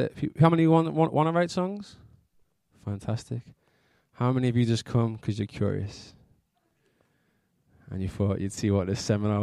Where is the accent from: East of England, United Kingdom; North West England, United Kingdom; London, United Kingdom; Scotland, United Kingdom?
North West England, United Kingdom; Liverpool; I'm from Liverpool.